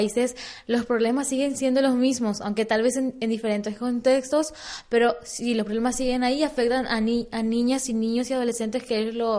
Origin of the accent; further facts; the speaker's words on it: Paraguay; Sí, así mismo vengo de Paraguay, un país un poco lejano y un país muy pequeño, pero con necesidades grandes.